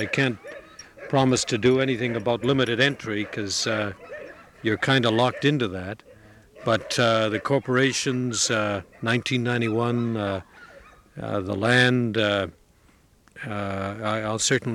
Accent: Canada; I come from Canada, but they asked me to come because they wanted somebody from outside Alaska.

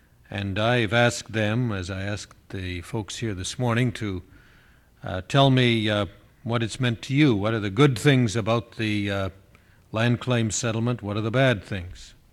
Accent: Canada; I come from Canada

